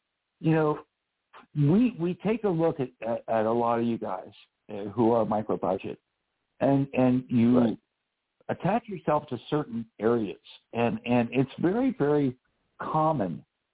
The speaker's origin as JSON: {"language": "English", "town": "Pittsburgh", "region": "Pennsylvania", "country": "United States", "tie": "born or raised there", "said": "And I grew up in Pittsburgh. So I remember these commercials."}